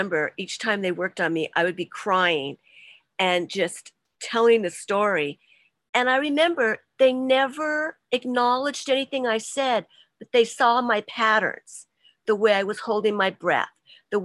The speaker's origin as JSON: {"language": "English", "region": "California", "country": "United States", "tie": "born there", "said": "I was born in Southern California, so I was outside all the time."}